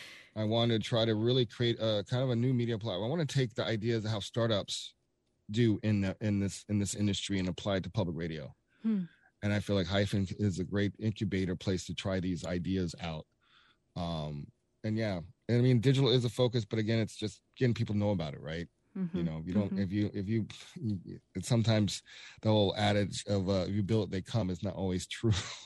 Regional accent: Atlanta, Georgia, United States; now in Milwaukee, United States; I'm from Atlanta.

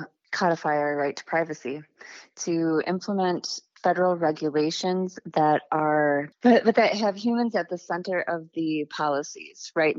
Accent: Merrill, Wisconsin, United States; First and foremost is I'm from Wisconsin. … who was born and raised in Merrill, Wisconsin, which is part of the 7th CD, too.

